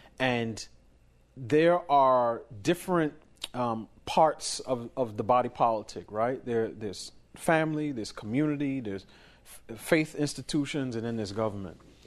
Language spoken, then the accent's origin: English; New York City, New York, United States; I grew up in New York City.